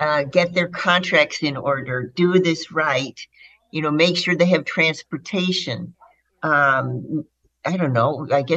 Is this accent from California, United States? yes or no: no; Chicago, Illinois, United States; I grew up in Chicago. And that was my orchestra.